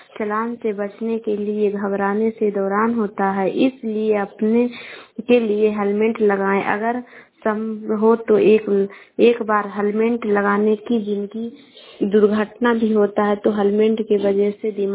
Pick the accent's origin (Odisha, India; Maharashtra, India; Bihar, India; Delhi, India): Bihar, India; Patna; मैं गोपाल से शेखपुरा से बोल रही हूँ। मैं पटना जिला के रहने वाली हूँ।